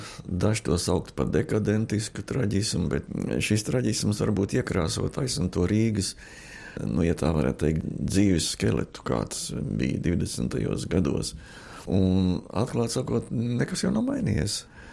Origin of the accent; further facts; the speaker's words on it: Riga, Latvia; Jo es pats esmu rīdzinieks, tāpat kā Ziemeļnieks un Stabulnieks.